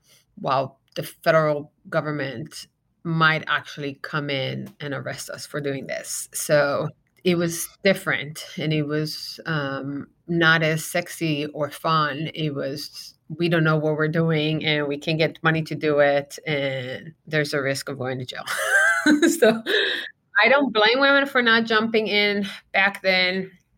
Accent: Israel; now in United States; I'm born and raised in Israel.

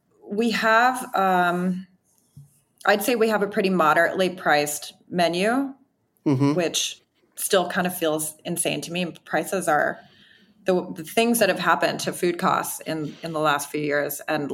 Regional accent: Wisconsin, United States; I'm from Wisconsin. One thing that, like, you'll hear me say that over and over and over again. I'm from Wisconsin.

